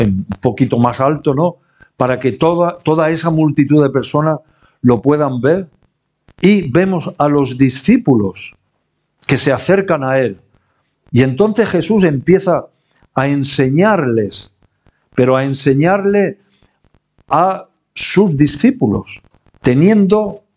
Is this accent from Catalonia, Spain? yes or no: no; Elche, Valencian Community, Spain; decidimos venirnos rápidamente aquí a Elche, que es de donde yo soy